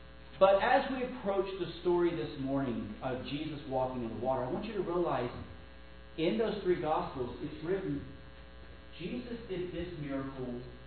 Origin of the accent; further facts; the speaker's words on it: Tennessee, United States; of course, and my background is kind of odd. I grew up in Tennessee.